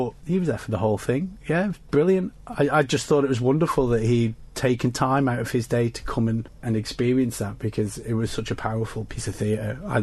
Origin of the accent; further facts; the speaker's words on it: Spain; It's the amount of people who would hear my accent and kind of go, oh, what, he doesn't sound Spanish